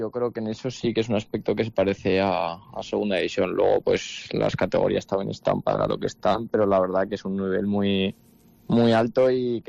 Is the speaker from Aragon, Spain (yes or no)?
yes; Huesca, Aragon, Spain; Saben que soy de Huesca, de cerca